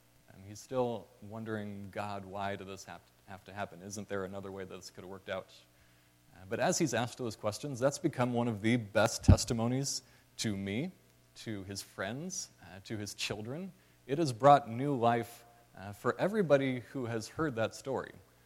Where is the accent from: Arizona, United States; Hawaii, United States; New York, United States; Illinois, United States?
Arizona, United States; I'm from Arizona, so we don't really encounter them very much.